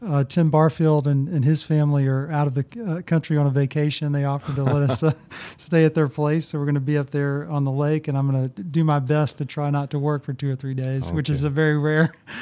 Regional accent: Jackson, Mississippi, United States; Also, you know, I grew up in the Jackson area in Mississippi.

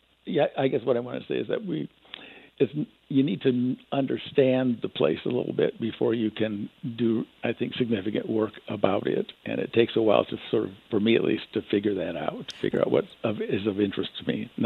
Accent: Cedar Rapids, Iowa, United States; I grew up in Cedar Rapids, and that's kind of the landscape around Cedar Rapids.

